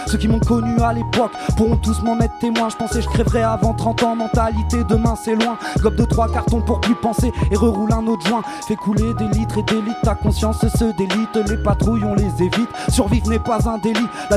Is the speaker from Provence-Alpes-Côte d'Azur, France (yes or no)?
yes; Marseille, Provence-Alpes-Côte d'Azur, France; Je suis de la Belle de Mai, frérot.